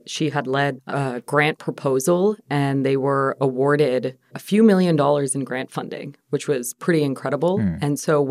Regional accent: Canada; now in United States; I finished my graduate studies in architecture in Canada at McGill University. I'm Canadian originally. And I moved to the Boston area to start a fellowship

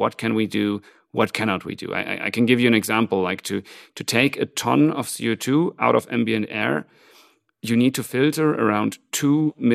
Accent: Hamburg, Germany; moved away as an adult; now in Zurich, Switzerland

